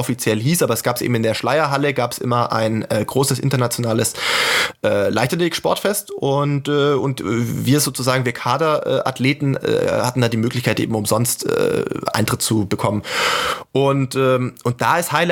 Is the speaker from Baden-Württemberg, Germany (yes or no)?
yes; Sindelfingen, Baden-Württemberg, Germany; born there; der mich als gebürtigen Schwaben in Sindelfingen natürlich wahrscheinlich einigermaßen nachvollziehbar auch fasziniert hat